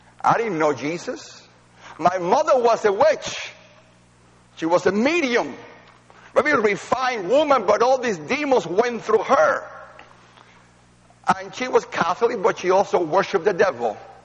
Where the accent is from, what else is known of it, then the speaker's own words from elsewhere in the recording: Cuba; also born or lived in Spain; now in United States; I came from Cuba as a refugee. I know about what it means to be a refugee. Went to Spain for 2 years, had nothing. Came to America.